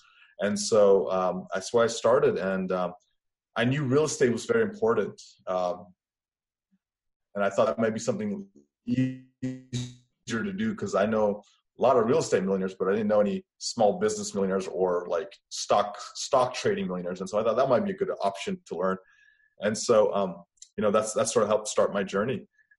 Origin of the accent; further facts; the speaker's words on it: Atlanta, Georgia, United States; I'm from Atlanta, meaning I grew up there, went to school there. So I know Atlanta pretty well.